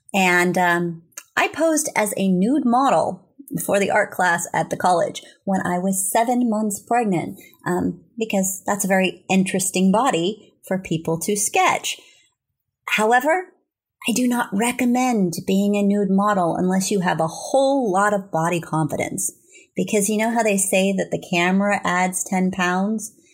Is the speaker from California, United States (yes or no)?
yes; California, United States; get a job as a correspondent for the Union Democrat, which is the newspaper in my hometown. So I got to cover things like Irish Days in Murphy's and the Frog Jump